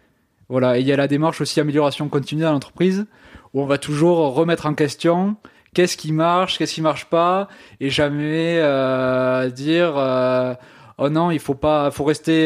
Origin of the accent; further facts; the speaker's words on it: Occitanie, France; Oui, je viens d'Ariège, j'ai 21 ans, je vais avoir 22 bientôt